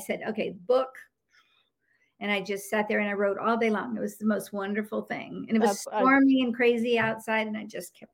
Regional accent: the South, United States; moved away; And, you know, I'm from the South. You can't hear it in my voice anymore because it got teased out of me when I moved away from the South.

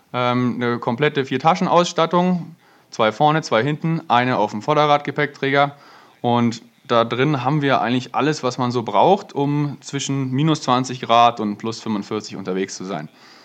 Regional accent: Landsberg am Lech, Bavaria, Germany; Ich bin aus Bayern, in der Nähe von München aufgewachsen, bei Landsberg am Lech. Bin eigentlich aus Bamberg und aus dem Schwarzwald, also breit verteilt, Familie über ganz Deutschland.

